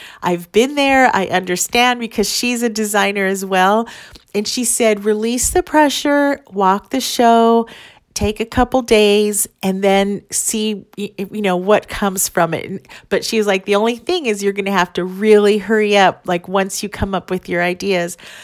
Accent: Phoenix, Arizona, United States; And it's held in Phoenix every year, which makes me really happy because that is my hometown.

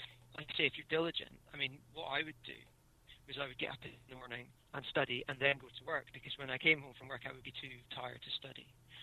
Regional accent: Scotland, United Kingdom; I'm from Scotland, so I've got a lot of family back there.

